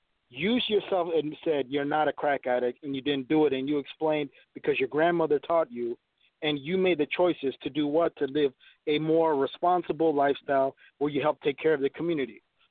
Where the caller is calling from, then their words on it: Minneapolis, Minnesota, United States; I'm from Minneapolis.